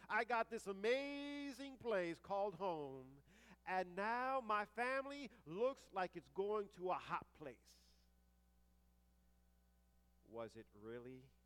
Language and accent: English; East Massapequa, New York, United States; I grew up in East Massapequa, Long Island, New York.